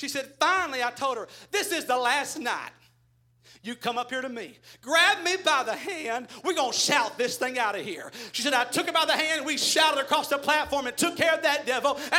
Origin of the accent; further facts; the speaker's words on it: Texas, United States; I'm, you know … I'm from Texas and everything else.